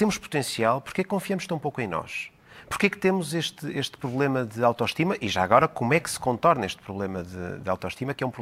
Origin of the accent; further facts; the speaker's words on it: Portugal; aquilo que nós somos enquanto portugueses